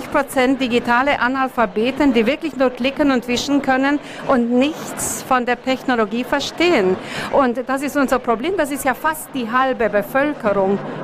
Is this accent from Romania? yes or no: yes; Transylvania, Romania; moved away; Ja, ich hatte die großartige Chance, vor 50 Jahren in Rumänien, in Siebenbürgen, ein Informatikgymnasium zu besuchen.